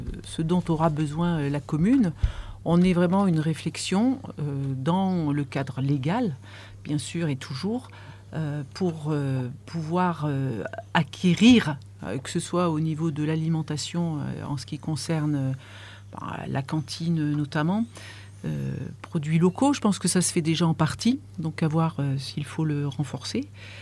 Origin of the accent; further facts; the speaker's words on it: Die, Auvergne-Rhône-Alpes, France; born there; moi je suis née à Die.